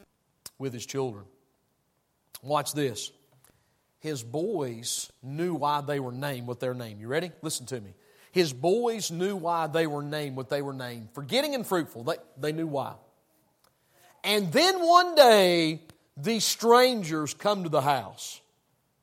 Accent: Tennessee, United States; I mean, I'm from Tennessee. If we think down there, I know y'all think up here.

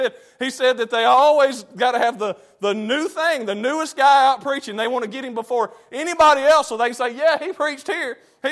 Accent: United States; And that does, as an American, when I say that, I want to slap myself.

